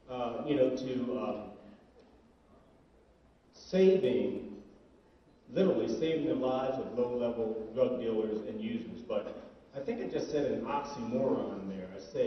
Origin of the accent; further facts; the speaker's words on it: Baltimore, Maryland, United States; just like Paul McNeil Exchange, like my hometown of Baltimore.